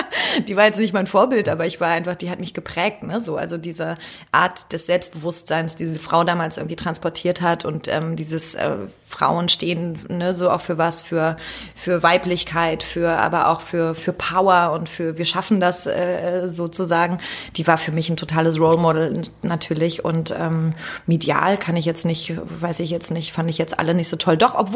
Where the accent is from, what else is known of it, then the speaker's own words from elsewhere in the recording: Berlin, Germany; also born or lived in Hamburg; Ich bin eine Berliner Pflanze, ich muss zurück. Und dann bin ich nach Berlin wieder zurück